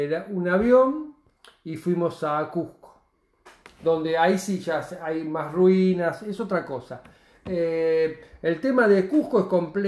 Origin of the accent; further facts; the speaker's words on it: Argentina; cuando decís que sos argentino, aunque uno no sea hincha o sí de Boca, siempre se lo recuerdan a toda la gente.